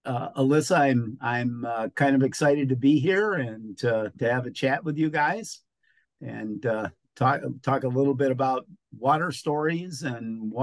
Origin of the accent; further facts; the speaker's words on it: New York, United States; now in Ohio, United States; I had the wonderful great fortune of growing up in Western New York State in the Finger Lakes, where there is lots and lots of water.